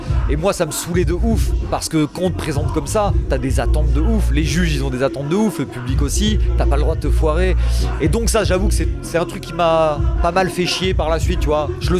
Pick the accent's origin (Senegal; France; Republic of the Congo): France; Angoulême, Nouvelle-Aquitaine; Il disait Angoulême, vu que je venais d'Angoulême.